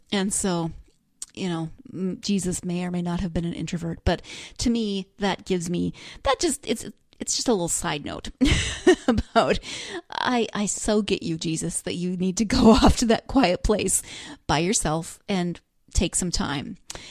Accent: Montana, United States; And second of all, because, you know, I'm from Montana. Obviously, Montana is the coolest place ever. And I still think Montana is awesome, even though I don't live there anymore.

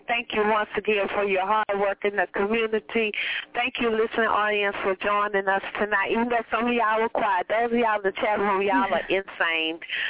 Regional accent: Compton, California, United States; everybody who knows me knows I'm from Compton

